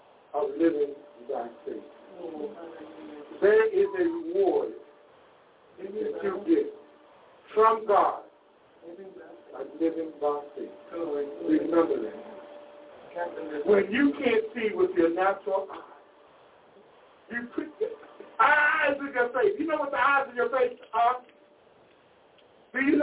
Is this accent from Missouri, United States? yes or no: yes; Missouri, United States; I'm from Missouri. That's a show me state.